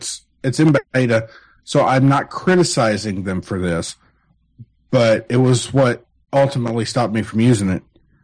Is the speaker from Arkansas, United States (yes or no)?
no; Toledo, Ohio, United States; I'm from Toledo and famous.